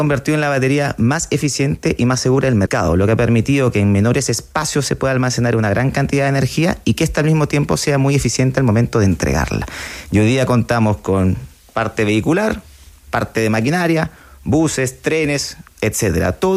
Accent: Peru; Soy peruano.

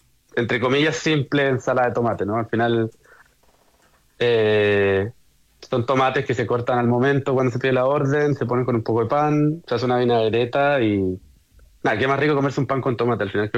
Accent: Chile; porque soy de Chile y nada, se trabaja con productos chilenos que yo como chileno ni siquiera había visto antes de trabajar ahí.

